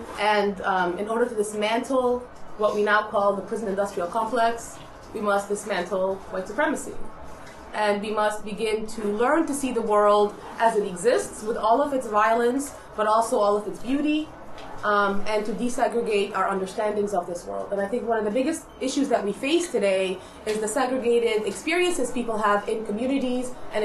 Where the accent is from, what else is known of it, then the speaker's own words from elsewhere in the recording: Egypt; I attest to that because I am from Egypt and I'm African.